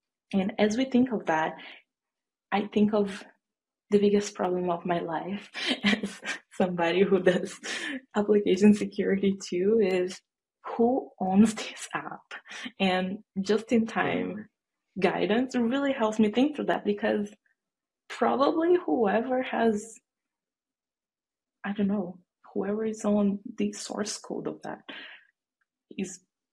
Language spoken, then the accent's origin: English; Brazil; English is a second language; now in United States; I never been through that because I'm not American. If you're sensing an accent, I'm Brazilian, not American, and I don't do jury duty.